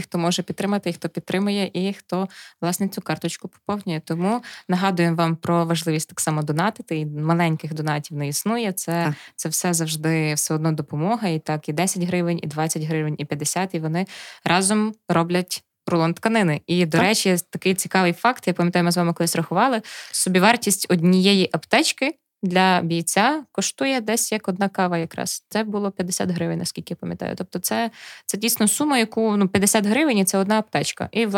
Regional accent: Chervonohrad, Lviv Oblast, Ukraine; і я з Червонограда.

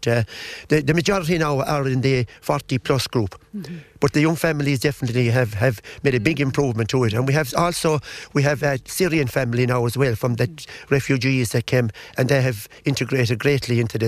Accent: Rouen, Munster, Ireland; now in Shannon, Ireland; So when I moved, I came from Rouen in County Clare, right? I moved to Shannon in 1977.

